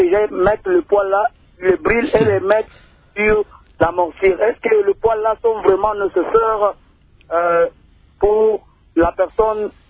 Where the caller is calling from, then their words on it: Kindu, Maniema, DR Congo; Ici chez nous, au Maniema, précisément à Kindu